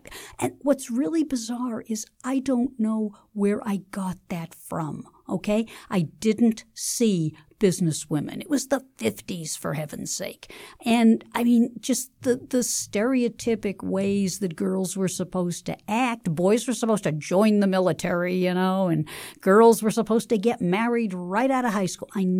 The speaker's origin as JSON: {"language": "English", "town": "Dorchester", "region": "Massachusetts", "country": "United States", "tie": "born or raised there", "said": "I was raised near Franklin Field. The neighborhood was very different in those days, but Dorchester has always been a neighborhood of immigrants."}